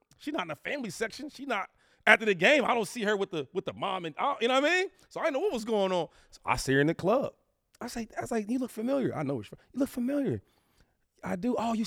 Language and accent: English; East Coast, United States; And he from West Coast. I'm from the East Coast. We a little different.